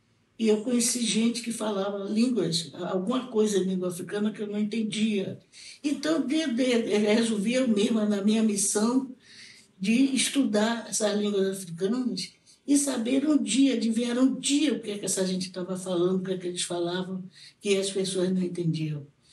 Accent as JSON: {"language": "Portuguese", "town": "Salvador", "region": "Bahia", "country": "Brazil", "tie": "born or raised there", "said": "Eu nasci na Baixada dos Sapateiros e uma comunidade lá, os habitantes daquela região, como até hoje, são pessoas pobres, de classe média, e com muitos negros convivendo ali."}